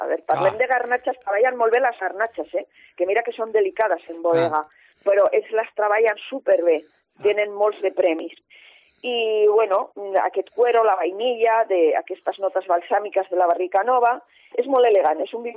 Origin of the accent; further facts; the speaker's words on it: Borja, Aragon, Spain; Sí, sí, soc de Borja, del campo de Borja, filla del cierzo, soc.